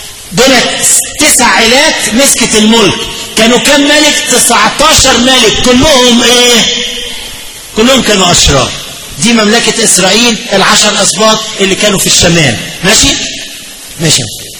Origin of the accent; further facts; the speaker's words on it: Egypt; والاستعمار كان عندنا في مصر الانجليزي، احنا عايشين في بلدنا والانجليز جم،